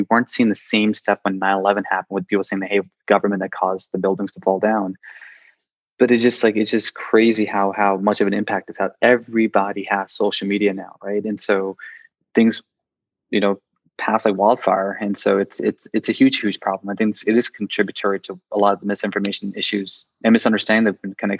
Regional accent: United States; being a Muslim growing up in America, like 9/11 had a huge impact on me growing up because I was in high school at that time.

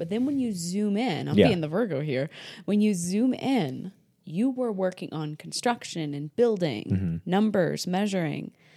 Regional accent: New England, United States; I was raised in New England on the Canadian border.

